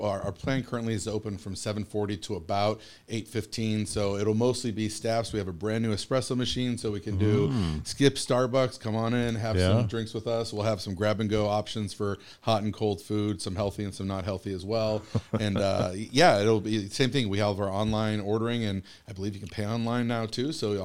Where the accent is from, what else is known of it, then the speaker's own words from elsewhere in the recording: Ohio, United States; also born or lived in California / New York; I worked in California. I worked in New York. I grew up in Ohio, spent some time in Nantucket working there.